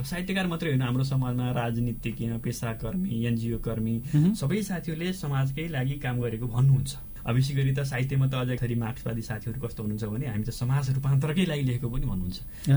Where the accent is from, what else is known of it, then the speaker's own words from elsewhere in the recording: Gandaki Province, Nepal; also born or lived in Shillong, India; मेरो खास पहाड ओरिजिनल घर चाहिँ पर्वत जिल्लाको कुर्गा हलेवास नगरपालिका हो अहिलेको